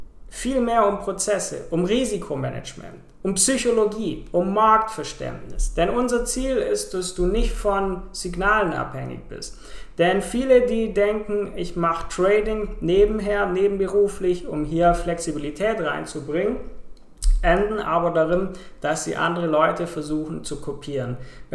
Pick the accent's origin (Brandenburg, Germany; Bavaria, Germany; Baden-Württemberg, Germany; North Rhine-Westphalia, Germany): Baden-Württemberg, Germany; Ich komme ja aus der Bodenseeregion, wo ZF ein großer Arbeitgeber ist.